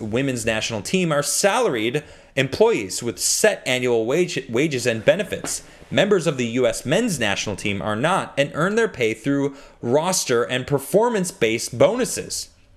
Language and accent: English; Chicago, Illinois, United States; I grew up in Chicago. I mean, I love the Bulls. Like, I grew up watching Jordan in my home team.